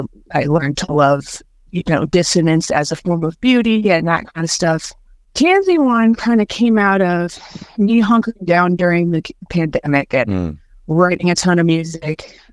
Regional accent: New Orleans, Louisiana, United States; born there; I was born in New Orleans, Louisiana.

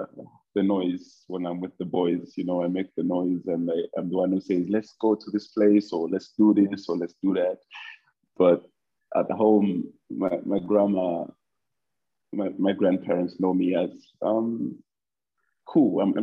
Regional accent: Lusaka, Lusaka Province, Zambia; also born or lived in Itezhi-Tezhi; So I was born in Itezi, right, which is a small town in the southern province. That's where my mom worked as a nurse at the Itezi hospital. So after some time, we moved to Lusaka

